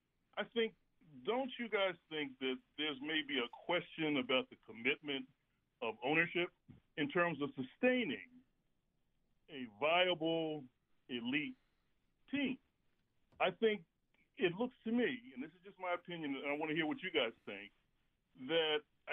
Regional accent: Philadelphia, Pennsylvania, United States; now in California, United States; I'm from Philly, but I've been living in California for a minute.

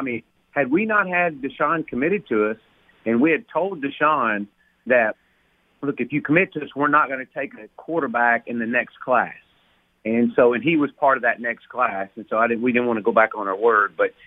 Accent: Texas, United States; I grew up in Texas.

